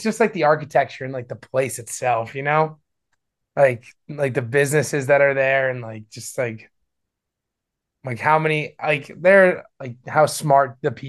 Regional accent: New Jersey, United States; Well, I'm from New Jersey, so I'm kind of a beach bum.

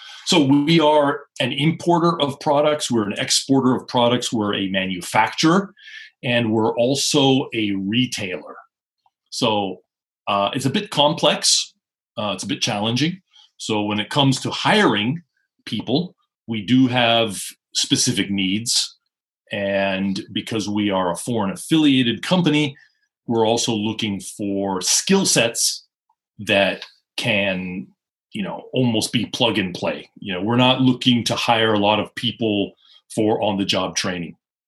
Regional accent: Seattle, Washington, United States; moved away as an adult; now in Japan; So I went back to the United States, to my hometown, Seattle, went into university, and I majored in business and Japanese language.

